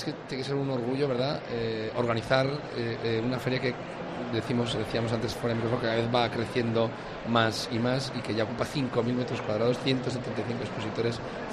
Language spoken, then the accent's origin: Spanish; Navarre, Spain; ¿somos los navarros conscientes de todo el poder que tiene Navarra para venderlo al exterior?